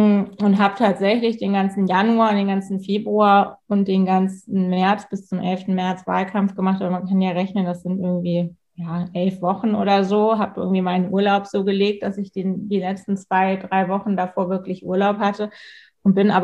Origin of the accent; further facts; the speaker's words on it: Pinneberg, Schleswig-Holstein, Germany; ich komme ja aus Pinneberg, ich sage mal, Pinneberg liegt so ein bisschen zu Hamburg wie Stockelsdorf zu Lübeck. Also es ist direkt da dran.